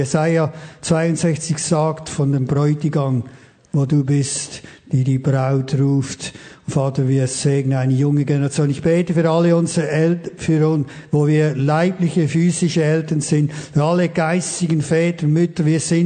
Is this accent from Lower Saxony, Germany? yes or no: no; Büren, North Rhine-Westphalia, Germany; Ob es jetzt in Büren ist, wo ich aufgewachsen bin, ob es hier ist, Open Air.